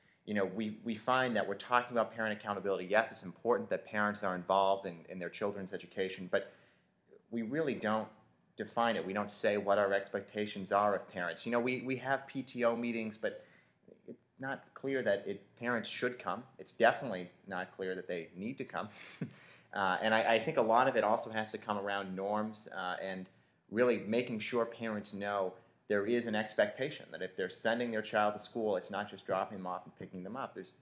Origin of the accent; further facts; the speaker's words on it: New England, United States; I come from New England, and New England in towns has a very sort of direct tradition of democracy.